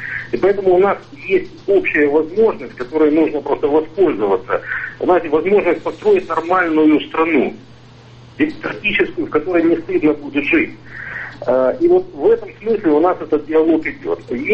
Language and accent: Russian; Crimea, Ukraine; я крымчанин в седьмом поколении, по-русски говорю